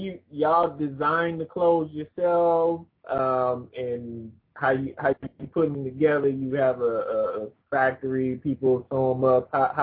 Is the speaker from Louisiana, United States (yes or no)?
yes; New Orleans, Louisiana, United States; Well, you know, I'm from New Orleans, and I hear stuff, and you know, you hear stuff in the news, and I'm like, damn, how did I ever survive?